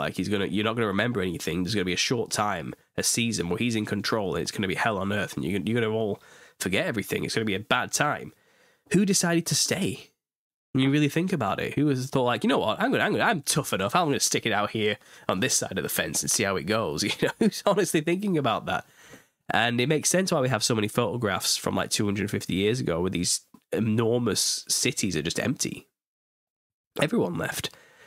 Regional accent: East of England, United Kingdom; I'm not from Lincoln. I studied in Lincoln for like 3 years. I'm on the east of England. I live in the west.

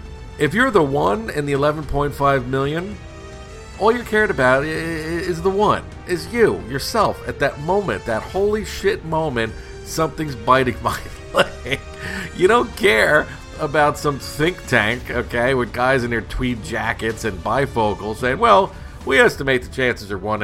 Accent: New Jersey, United States; growing up on the Jersey Shore, we would see like the occasional Makos

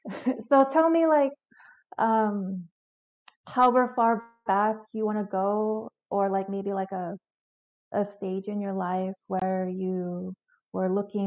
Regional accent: California, United States; born there; I was born in California, but you know, that's a whole trend.

